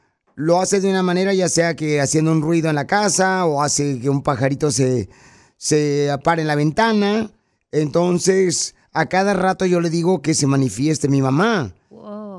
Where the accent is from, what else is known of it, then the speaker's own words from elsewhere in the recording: Mexico City, Mexico; now in United States; ¿a qué venimos de la Ciudad de México a Estados Unidos, viejón?